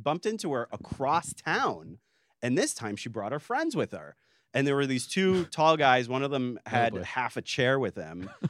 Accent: United States; Obviously, I was like, I'm an American.

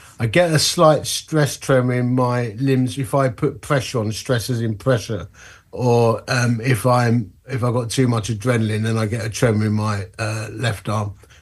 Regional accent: London, United Kingdom; accent: London; also born or lived in Essex; So the accent's London. I'm from the east end of London and Essex originally, but now I live in the middle of the country near Sheffield. Actually, just south of Sheffield in a county called Derbyshire. I'm 52, married to Karen, got two adult daughters.

